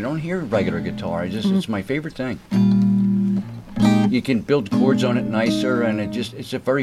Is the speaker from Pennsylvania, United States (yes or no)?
yes; Philadelphia, Pennsylvania, United States; and I'm from Philly.